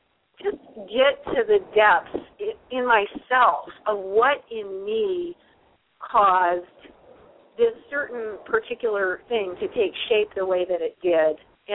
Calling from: Colorado, United States; Hey, Michael and Jeannie … in Colorado.

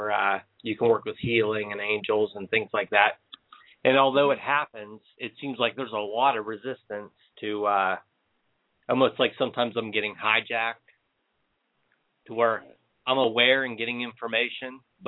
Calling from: Pennsylvania, United States; Pennsylvania.

